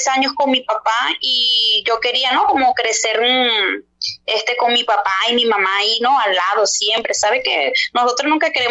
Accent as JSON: {"language": "Spanish", "town": "Caracas", "region": "Capital District", "country": "Venezuela", "tie": "born there", "said": "Bueno, yo nací en Venezuela, en Caracas."}